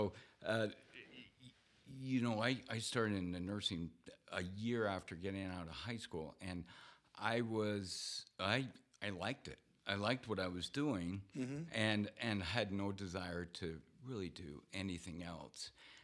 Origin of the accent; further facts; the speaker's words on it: Poundville, Utah, United States; I was born and raised in Poundville, Utah. Grew up with six brothers and three sisters.